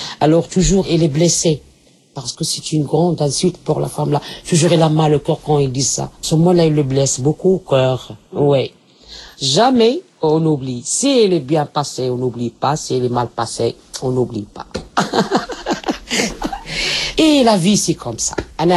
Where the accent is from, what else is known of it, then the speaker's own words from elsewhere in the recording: Casablanca, Casablanca-Settat, Morocco; French is a second language; je suis marocaine, casablancaise.